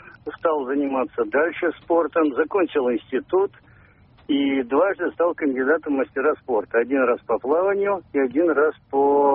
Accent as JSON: {"language": "Russian", "town": "Volgograd", "region": "Volgograd Oblast", "country": "Russia", "said": "я из Волгограда."}